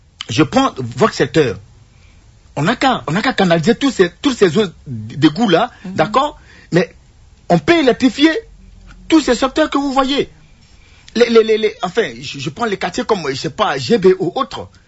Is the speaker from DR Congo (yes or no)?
yes; DR Congo; qu'est-ce qu'on a inventé ici chez nous en RDC?